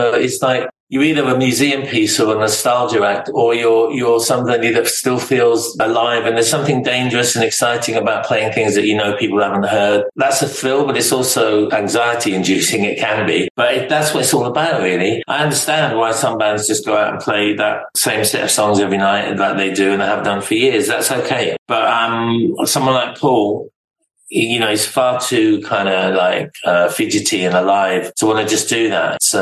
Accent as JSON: {"language": "English", "town": "King's Lynn", "region": "East of England", "country": "United Kingdom", "tie": "born or raised there", "also_born_or_lived": "Scotland", "said": "I actually grew up in a place called King's Lynn in Norfolk, although I was born in Scotland."}